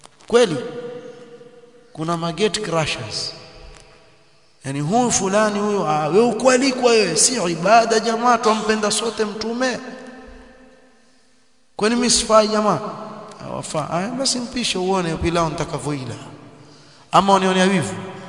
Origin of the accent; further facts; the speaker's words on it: Nyali, Mombasa County, Kenya; huko huko sehemu za kule kwetu Nyali